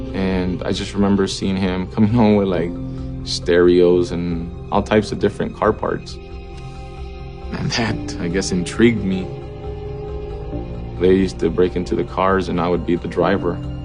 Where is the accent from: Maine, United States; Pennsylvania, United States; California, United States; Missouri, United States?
California, United States; Los Angeles; Well, I was born in Los Angeles in 1978.